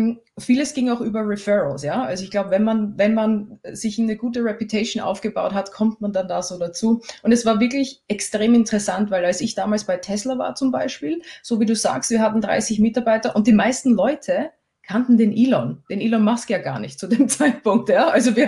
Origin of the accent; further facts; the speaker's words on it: Vienna, Austria; now in United Kingdom; Also ich bin gebürtige Österreicherin. Ich komme aus Wien und lebe aber in England schon seit vielen, vielen Jahren.